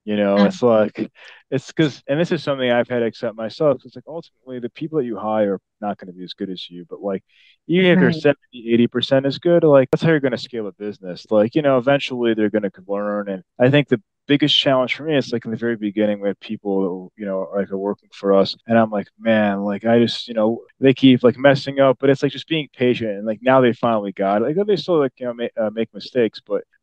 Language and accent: English; Chicago, Illinois, United States; now in Dallas, United States; Like I'm originally from Chicago, as you can tell by my accent. I don't have a Dallas accent, but I've been here for about 3 years.